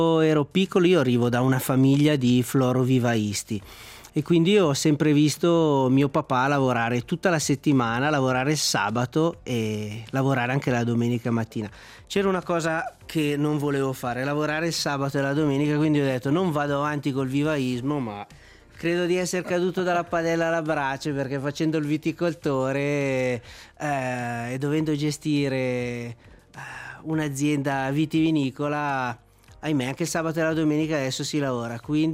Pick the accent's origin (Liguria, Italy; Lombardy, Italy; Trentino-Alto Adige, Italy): Lombardy, Italy; Varese; Io sono italiano di origine, sono nato e cresciuto a Varese.